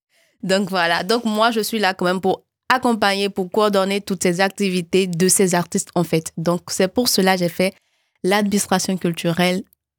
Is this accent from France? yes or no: no; Benin; Chez moi au Bénin, j'aime souvent quand il y a des prestations culturelles